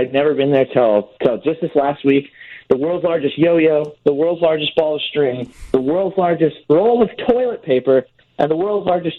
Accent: California, United States; Well, partially because I grew up near it in the California side

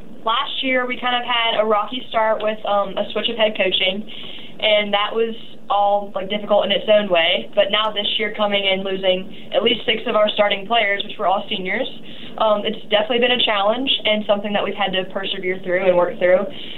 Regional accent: United States; as an American player who, like, didn't know how to play that way.

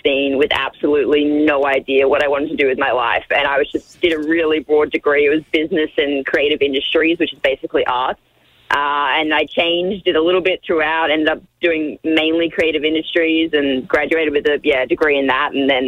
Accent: Australia; I am Australian after all. I do like a drink.

